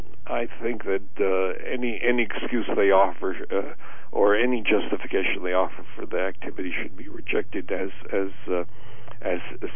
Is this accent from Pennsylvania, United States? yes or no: no; Ohio, United States; because I'm from Ohio, I grew up there